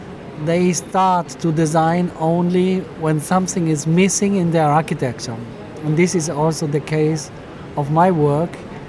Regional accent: Trentino-Alto Adige, Italy; English is a second language; I love my mountains, I love my hometown, but I fully disagree on what you say now. Italy has infrastructural problems since ever.

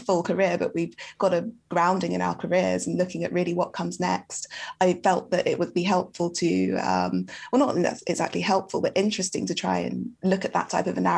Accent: United Kingdom; I feel somewhat as a Black person a little bit on the outside of that conversation, despite being British.

